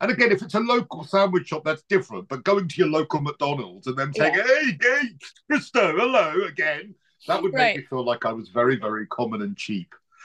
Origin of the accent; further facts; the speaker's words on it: United Kingdom; Well, yeah, but that's because you're American and I'm British.